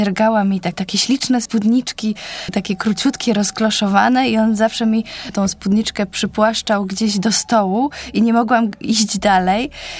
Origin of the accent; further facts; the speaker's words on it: Łódź, Łódź Voivodeship, Poland; Wychowywałam się w Łodzi, gdzie nie przychodzi gwiazdor, tylko święty Mikołaj.